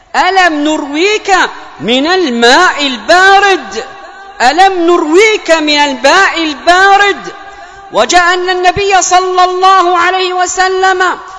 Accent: Yemen; اللهم من أراد بلادنا اليمن بخير فوفقه لكل خير

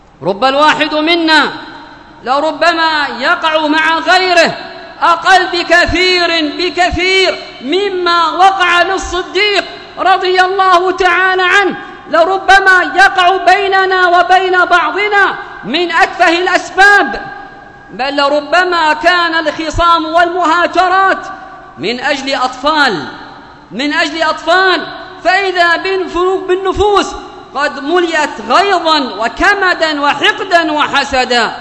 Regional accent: Yemen; بلادنا اليمن

